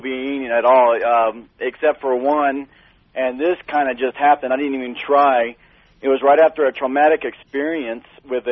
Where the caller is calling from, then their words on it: Carbondale, Colorado, United States; I'm calling from Carbondale, Colorado, right in the middle of the Rockies.